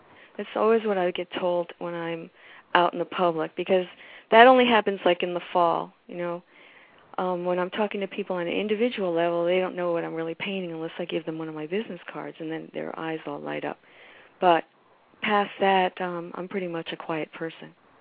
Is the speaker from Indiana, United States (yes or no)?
no; Manhattan, New York, United States; Growing up in Manhattan, I wasn't allowed to go on the grass